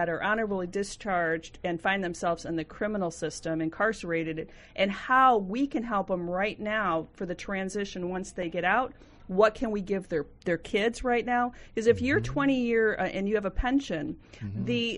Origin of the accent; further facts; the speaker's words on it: United States; I am proud not only being American being a female, a veteran.